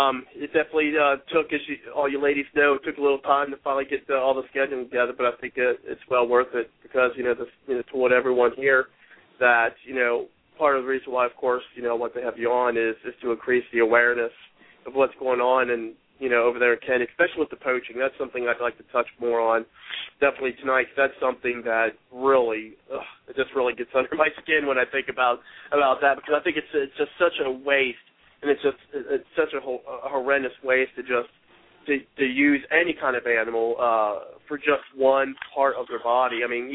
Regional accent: Ireland; I'm Celtic, I'm Irish, so that's why

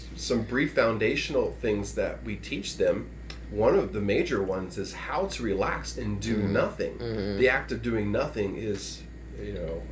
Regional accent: Texas, United States; So, me growing up in Texas

